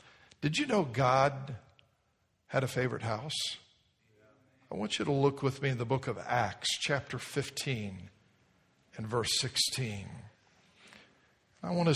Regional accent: Miami, Florida, United States; she asked me where I lived when I grew up down in Miami, and it ends up she graduated from North Miami High School, and I grew up right down near there

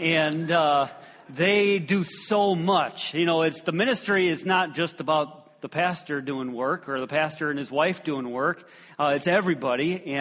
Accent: Illinois, United States; But I grew up in Illinois. My dad pastored at Villa Park Bible Church until I was about 7 or 8, and then we moved to Quinton Road Bible Baptist Church

